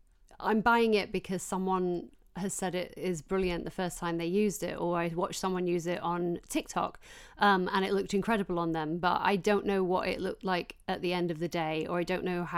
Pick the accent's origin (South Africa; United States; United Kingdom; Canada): United Kingdom; Yorkshire and the Humber; I grew up working class in South Yorkshire